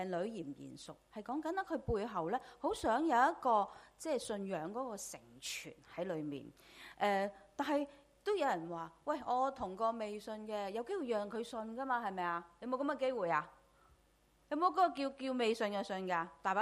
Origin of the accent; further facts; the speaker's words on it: Hong Kong; 其實我哋香港人都呢段時間都好明啦，